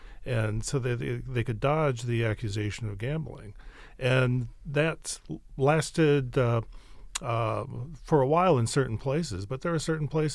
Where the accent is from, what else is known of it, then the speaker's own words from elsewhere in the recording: Wisconsin, United States; And where I grew up in Wisconsin is one of the states where they banned gambling.